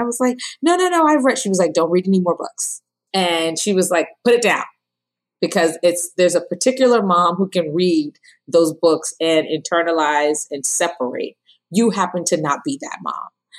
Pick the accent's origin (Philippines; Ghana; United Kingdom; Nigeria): Ghana; now in New Jersey, United States; I'm married. I live in New Jersey. I'm a social impact entrepreneur. And I'm from Ghana, West Africa.